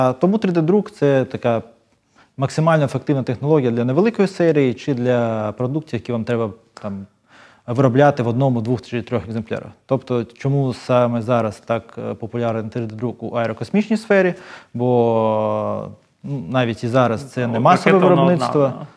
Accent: Odesa, Odesa Oblast, Ukraine; also born or lived in United States / United Kingdom; Я з Одеси. Народився і виріс в Одесі, так само, як і 5 поколінь моїх пращурів одеських. Але працював і жив в різних країнах світу. В США, в Великобританії, в Україні.

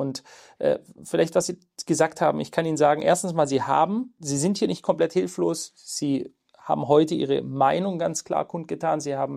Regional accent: Germany; Das ist mein Deutschland, meine Heimat, die einmal ganz anders war

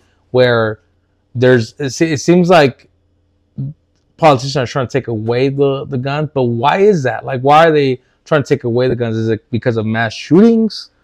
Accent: San Diego, California, United States; For me, growing up in San Diego, obviously with a lot of Mexicans in my community, we don't talk about the Second Amendment.

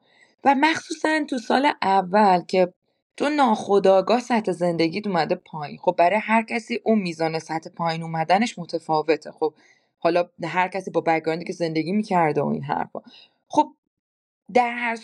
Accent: Iran; moved away as an adult; من 2 ماه از ایران اومدم و کشورم ایرانه.

